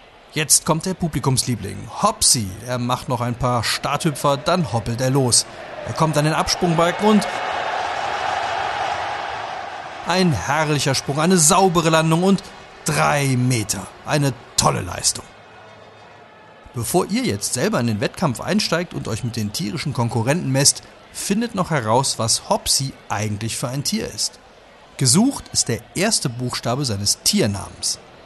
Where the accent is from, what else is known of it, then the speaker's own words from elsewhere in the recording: Schramberg, Baden-Württemberg, Germany; Wenn euch die geschichtliche Entwicklung meiner Heimatstadt interessiert